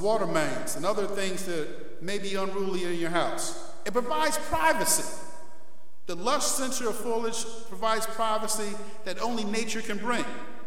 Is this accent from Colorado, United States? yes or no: no; Rochester, New York, United States; When you have effects of lake effect snow, like where I grew up in Rochester, you need evergreens.